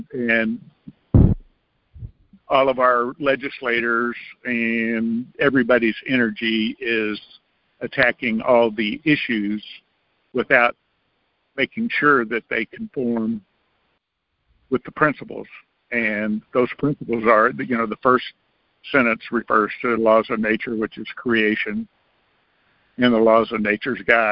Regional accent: Texas, United States; I'm from Texas.

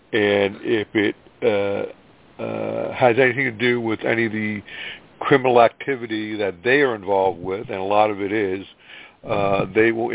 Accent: New Jersey, United States; New Jersey.

